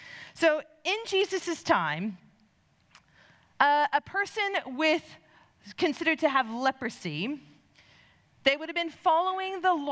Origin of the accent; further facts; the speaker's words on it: United States; now in Australia; I grew up in the U.S. You can probably tell by my accent.